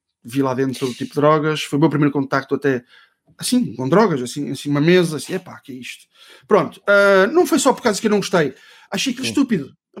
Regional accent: Ovar, Aveiro, Portugal; now in Vila Nova de Gaia, Portugal; sou filho único, sou natural de Ovar, Praia do Furador.

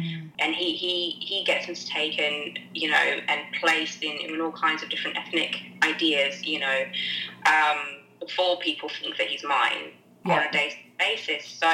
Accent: Ely, East of England, United Kingdom; born there; I was born in Ely in Cambridgeshire, and people are like, well, where is Ely?

